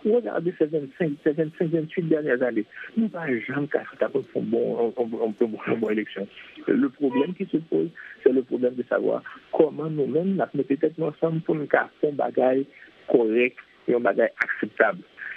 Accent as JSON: {"language": "French", "country": "Haiti", "said": "Si en tant qu'haïtien"}